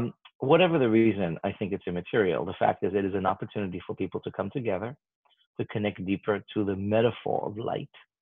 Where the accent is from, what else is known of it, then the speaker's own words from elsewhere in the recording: Israel; growing up in Israel